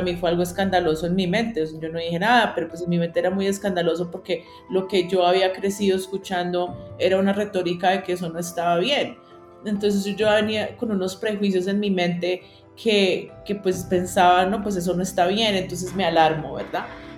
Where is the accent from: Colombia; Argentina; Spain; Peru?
Colombia; born there; y además que yo nací en Colombia, como latinoamericano